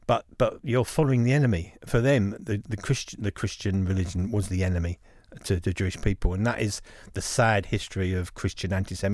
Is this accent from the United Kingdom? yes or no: yes; London, United Kingdom; I was brought up in London. In terms of being secular, it's very much the traditional side. So my family would have been very... traditionally Jewish in terms of cultural things.